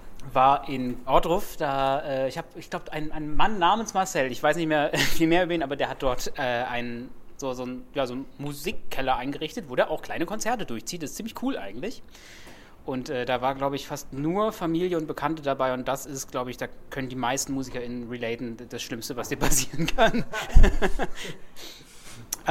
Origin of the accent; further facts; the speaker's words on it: Gotha, Thuringia, Germany; also wir kommen alle aus dem Raum Gotha, dann ist die erste nähere Stadt Erfurt